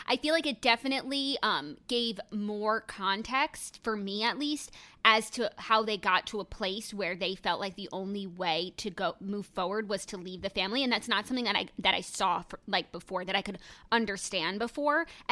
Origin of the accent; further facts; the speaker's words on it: United States; Imagine, like, being an American. We don't know anything about, like, the customs and stuff.